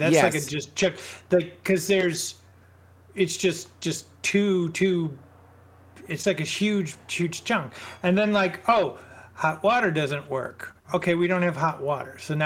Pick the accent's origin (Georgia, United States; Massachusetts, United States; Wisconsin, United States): Wisconsin, United States; Milwaukee; so I'm from Milwaukee, and every once in a while, you know, I fly back, and Kate and I, we go visit my folks and stuff